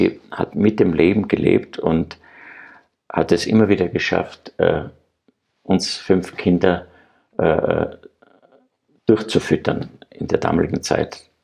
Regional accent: Graz, Styria, Austria; ich bin ja Grazer, ich war ein Stadtkind

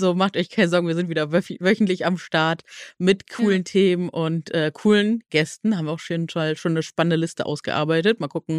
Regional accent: Neuss, North Rhine-Westphalia, Germany; Ich komme ja aus Nüss, der Hochburg.

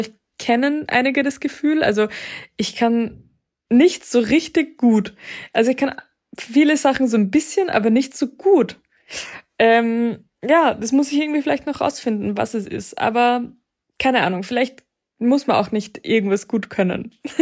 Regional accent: Austria; Bei uns in Österreich gab es Wahlpflichtfächer.

